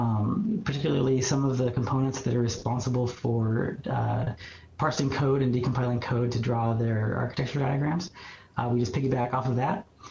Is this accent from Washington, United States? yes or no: yes; Washington, United States; now in Wilmington, United States; but I'm actually from Washington State. I actually grew up near Microsoft headquarters, and so I'm a mountains guy